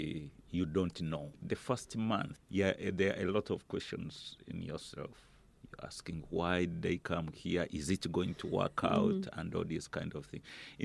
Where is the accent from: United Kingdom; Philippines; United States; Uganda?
Uganda; I'm from Uganda by nationality.